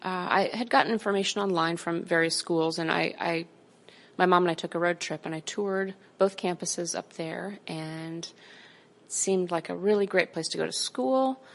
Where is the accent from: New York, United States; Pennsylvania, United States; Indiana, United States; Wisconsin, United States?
Indiana, United States; Muncie; I'm from Muncie, but I knew I didn't want to go work at a restaurant in Muncie, and this seemed like the next best thing.